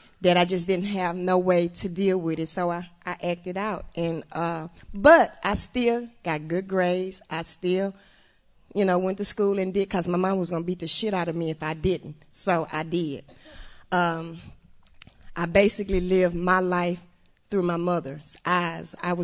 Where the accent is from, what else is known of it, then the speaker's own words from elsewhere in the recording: Houston, Texas, United States; I'm from Houston. I'm an only child, and I was raised in a real Baptist, Southern Baptist Christian family.